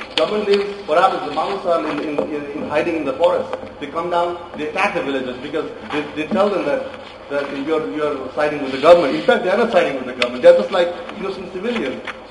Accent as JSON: {"language": "English", "region": "Gandaki Province", "country": "Nepal", "said": "I come from Baglung district in Nepal."}